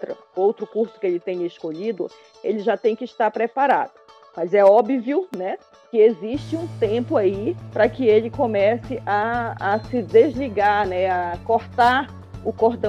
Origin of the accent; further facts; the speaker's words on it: Amazon, Brazil; Faltou acrescentar que eu sou ribeirinha, sou da Amazônia, né, e sou mulher da floresta.